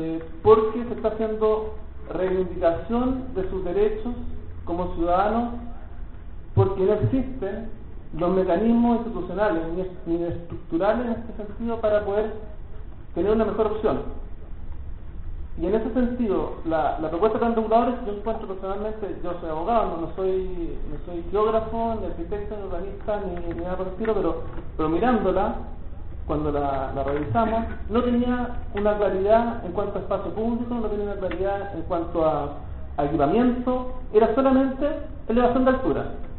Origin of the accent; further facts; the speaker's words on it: Chile; Porque justamente ahí nosotros como sociedad chilena donde tenemos que poner los esfuerzos.